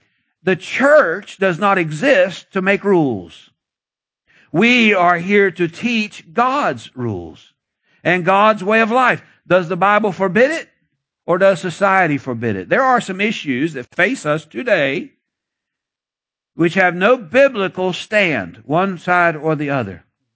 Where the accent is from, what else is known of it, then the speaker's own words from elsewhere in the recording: Florida, United States; born there; You know, not saying anything against India, but I'm glad I was born in America. I'm glad I was born in Florida. I'm glad of that too.